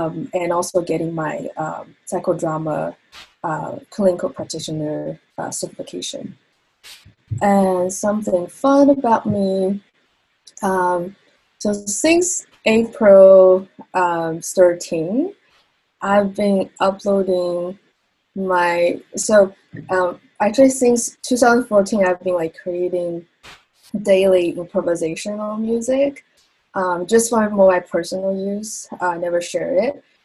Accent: Shanghai, China; moved away as an adult; now in Boston, United States; And I'm originally from Shanghai, China, and currently living in Boston, Massachusetts.

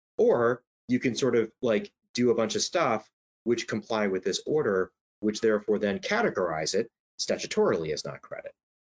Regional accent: New York, United States; one of which is my hometown state of New York.

